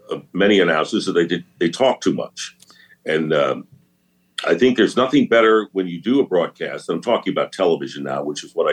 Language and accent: English; New York City, New York, United States; I grew up in Queens, New York, and I was a Giant fan.